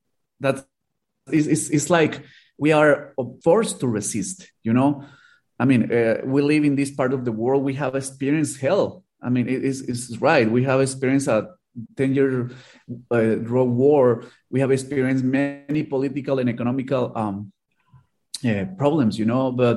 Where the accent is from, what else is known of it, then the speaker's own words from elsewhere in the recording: Monterrey, Nuevo León, Mexico; I'm from Monterrey.